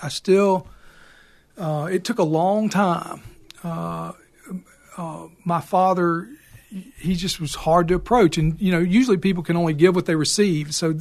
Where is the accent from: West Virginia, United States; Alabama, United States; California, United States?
Alabama, United States; Bayou La Batre; I grew up in Bayou La Batre, Alabama, which is on the southwest coast of Alabama